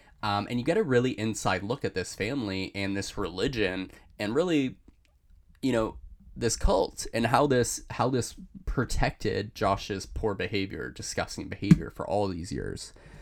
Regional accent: Toronto, Ontario, Canada; As a Canadian and someone from Toronto

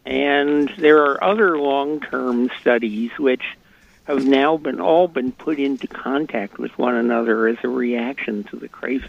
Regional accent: Philadelphia, Pennsylvania, United States; Again, I grew up in the Philadelphia area, and as a teenager, when I wanted to collect insects, I went out to a rural gas station

